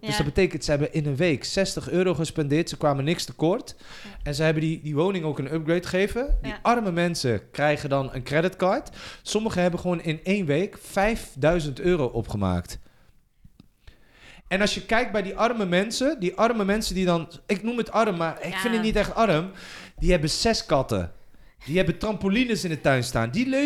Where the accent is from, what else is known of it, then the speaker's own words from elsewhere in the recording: Morocco; Je weet toch wel dat ik Marokkaans ben?